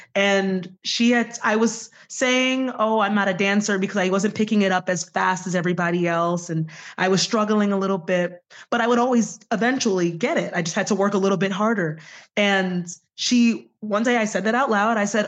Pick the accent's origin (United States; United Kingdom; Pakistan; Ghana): United States; Staten Island, New York; moved away as an adult; now in Buffalo, United States; No, originally I'm from Staten Island, New York. So I'm from New York City and I spent most of my life there and grew up there. And then I came out here for school.